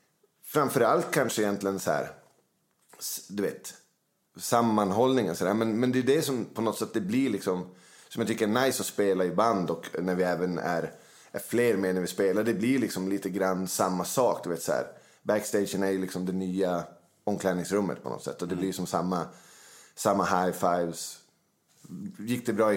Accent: Luleå, Norrbotten County, Sweden; Ja, det ligger, alltså det är Härtsjön eller Luleås största bostadsområde, men det är väl liksom där vi växte upp, är väl typ en mil till stan kanske.

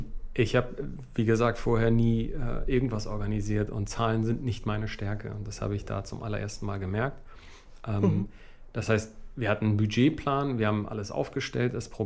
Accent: Iran; Ich komme ursprünglich aus dem Iran

